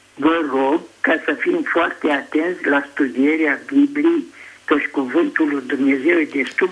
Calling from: Pitești, Argeș, Romania; de la Pitești.

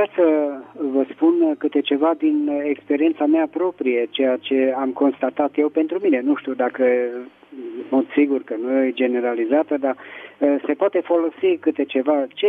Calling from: Petroșani, Hunedoara County, Romania; din Petroșani.

